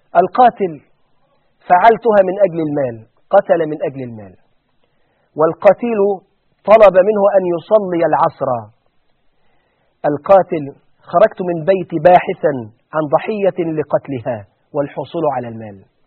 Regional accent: Egypt; ده في كفر الزيات عندنا في مصر

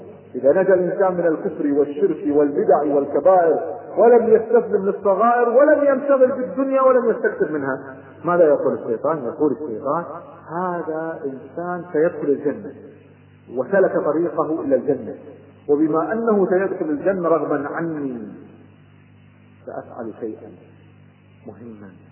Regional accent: Kuwait; أذكر أحد التجار عندنا في الكويت

